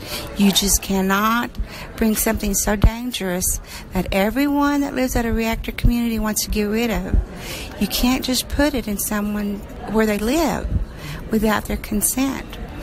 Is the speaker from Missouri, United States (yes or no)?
no; Eunice, New Mexico, United States; I am from Yunis, New Mexico.